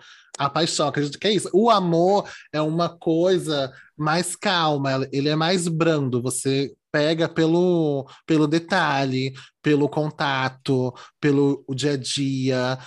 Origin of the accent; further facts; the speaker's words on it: Northeast Region, Brazil; Eu sou do Nordeste, ela do Sul.